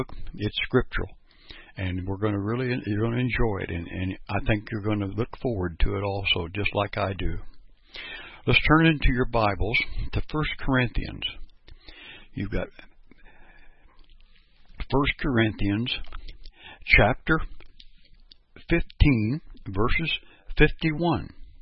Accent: Perry, Kansas, United States; I'm from Perry, Kansas

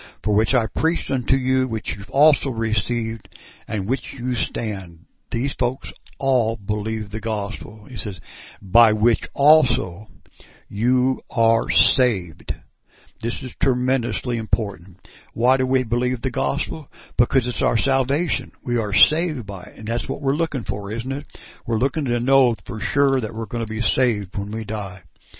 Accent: Perry, Kansas, United States; I'm from Perry, Kansas.

